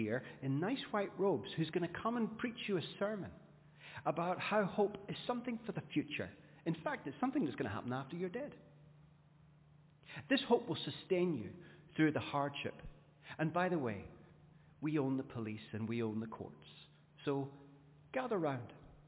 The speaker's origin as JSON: {"language": "English", "region": "Scotland", "country": "United Kingdom", "said": "Now, I'm Scottish"}